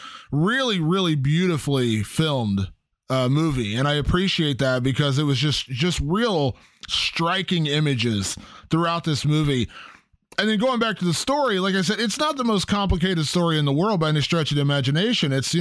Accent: Cincinnati, Ohio, United States; They filmed this movie in my hometown, Cincinnati, Ohio, in a little town east of there called Chillicothe, which is actually close, very close to where I actually grew up.

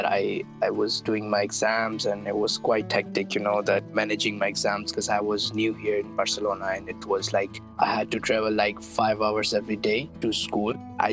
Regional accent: Pakistan; English is a second language; now in Spain; I'm from Pakistan, currently living in Spain. I'm studying here, I'm living with my family, but being away from Pakistan, it's kind of hard because I've lived in Pakistan for my whole life.

